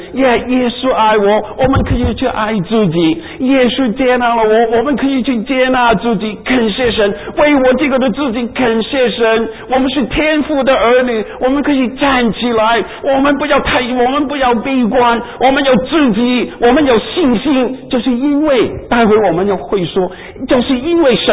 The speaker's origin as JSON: {"language": "Chinese", "country": "Hong Kong", "tie": "born or raised there", "said": "我们那个时候在香港啊，我们都喜欢看她的电影啊"}